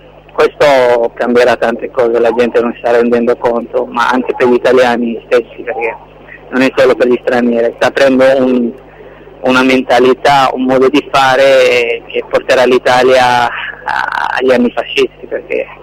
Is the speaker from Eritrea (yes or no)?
yes; Eritrea; now in Italy; Dall'Eritrea.